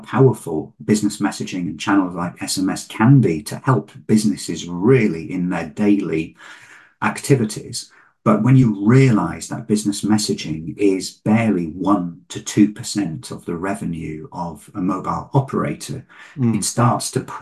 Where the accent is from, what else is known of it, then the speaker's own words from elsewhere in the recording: Bingley, Yorkshire and the Humber, United Kingdom; my hometown of Bingley in West Yorkshire.